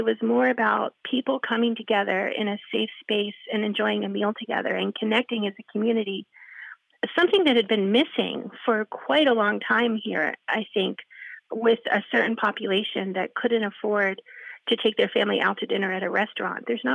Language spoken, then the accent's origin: English; Philadelphia, Pennsylvania, United States; also born or lived in New York City; now in Nelsonville, United States; Coming from the East Coast, I grew up in Philadelphia, I lived in New York City, lived abroad a bunch